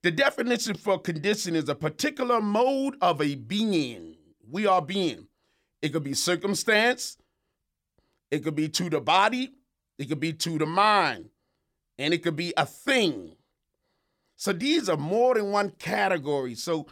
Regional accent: Philadelphia, Pennsylvania, United States; I am a diehard Philadelphia fan. I'm from Philly. I'm a Philly boy.

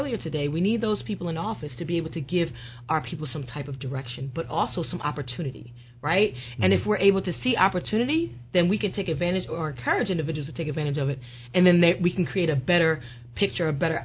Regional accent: Philadelphia, Pennsylvania, United States; I grew up in East Falls, so it just feels good to really be home

